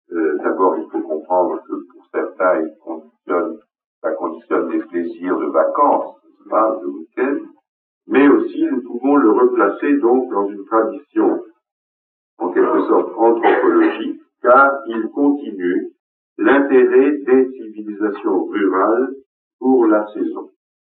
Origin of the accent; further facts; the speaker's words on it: Bayonne, Nouvelle-Aquitaine, France; Personnellement, j'ai vécu les saisons. Par exemple, dans mon enfance, à Bayonne